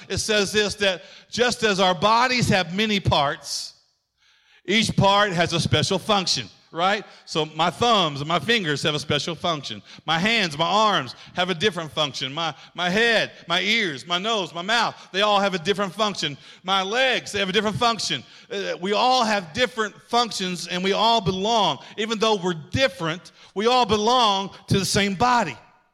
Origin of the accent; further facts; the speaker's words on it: Oklahoma, United States; I grew up in Oklahoma, and so I just automatically like the Cowboys.